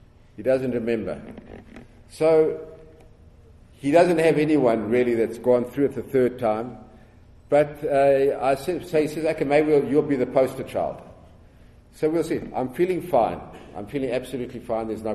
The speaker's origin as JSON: {"language": "English", "region": "Texas", "country": "United States", "said": "And I'm from Texas, and I've got non-Hodgkin's lymphoma."}